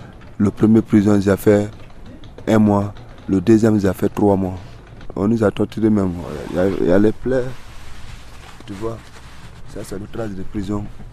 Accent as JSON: {"language": "French", "country": "Guinea", "tie": "born there", "said": "Je suis né de la Guinée. D'accord. La Guinée-Conakry."}